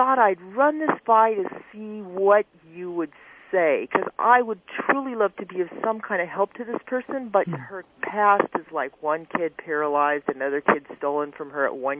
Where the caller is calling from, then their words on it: Costa Mesa, California, United States; And I'm calling from Costa Mesa.